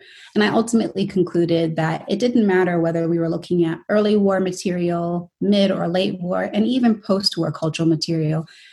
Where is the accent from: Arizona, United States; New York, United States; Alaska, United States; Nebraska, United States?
New York, United States; New York City; now in Michigan, United States; I am from New York City originally. Currently, I'm living in Michigan.